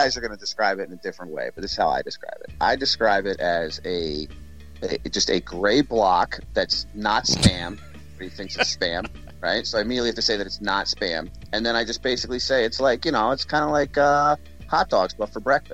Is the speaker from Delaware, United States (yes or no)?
yes; Delaware, United States; I grew up, you know, I grew up in Delaware, and, you know, my grandmother was from Virginia, so...